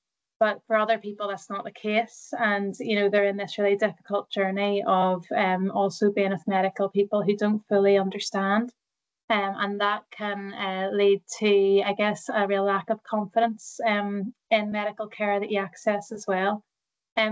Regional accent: Northern Ireland, United Kingdom; I'm from Northern Ireland and not very much is understood about CMN at all here.

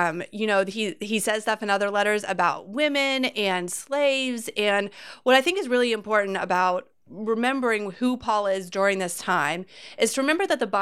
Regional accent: Pittsburgh, Pennsylvania, United States; I still call myself a Pittsburgher.

